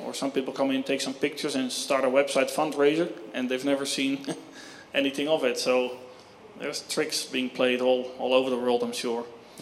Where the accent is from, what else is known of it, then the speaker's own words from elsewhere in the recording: Alabama, United States; I'm from Alabama.